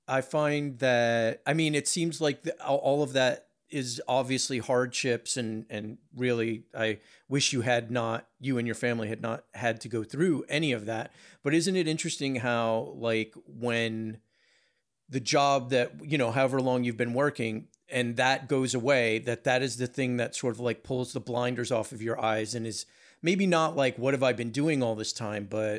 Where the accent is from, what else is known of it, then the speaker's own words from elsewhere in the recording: Leonia, New Jersey, United States; also born or lived in Queens, New York; I was born in Queens. Raised in Queens for a little bit, and then Jersey in Leonia. So like right there, like Fort Lee, Palisades Park area, like right smack in the middle.